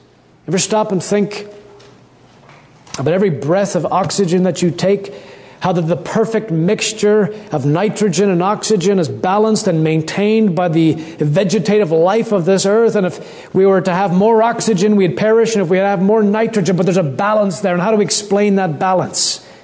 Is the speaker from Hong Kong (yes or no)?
no; Canada; now in United States; Now, as a Canadian living in America, back at the Winter Games, I watched on as you hosted the Winter Olympic Games